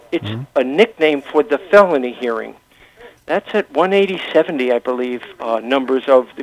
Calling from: Brentwood, New York, United States; Brentwood.

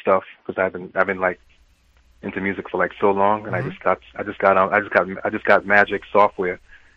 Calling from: New York City, New York, United States; I'm calling from the Bronx, Parkchester.

